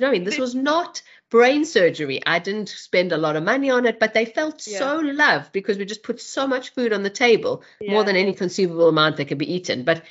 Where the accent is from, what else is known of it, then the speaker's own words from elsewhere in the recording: South Africa; when I came from South Africa